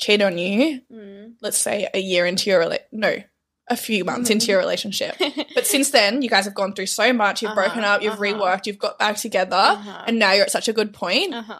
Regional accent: Canada; I'm from Canada and I was in Australia as a nanny back in 2018.

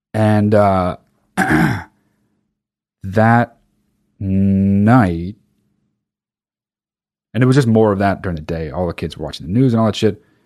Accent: New Jersey, United States; I grew up in New Jersey and kind of went as a kid, but like, that's nothing.

